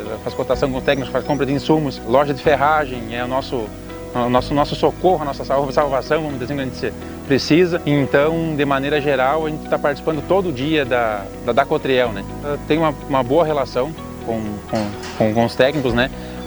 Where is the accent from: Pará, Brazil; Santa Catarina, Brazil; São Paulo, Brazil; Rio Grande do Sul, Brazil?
Rio Grande do Sul, Brazil; Espumoso; now in Jacuizinho, Brazil; Eu sou natural de Espumoso e hoje resido aqui, trabalho aqui no interior de Jacuizinho.